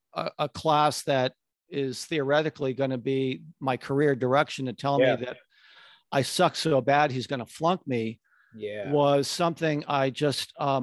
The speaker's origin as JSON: {"language": "English", "region": "Connecticut", "country": "United States", "tie": "born or raised there", "said": "I'm not a city guy. I grew up in Connecticut in a very bucolic environment, very laid back, and I was a very shy, introverted kid."}